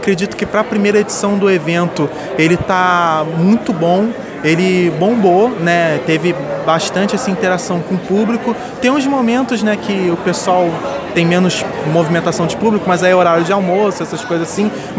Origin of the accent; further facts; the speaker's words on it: Petrópolis, Rio de Janeiro, Brazil; Eu sou de Petrópolis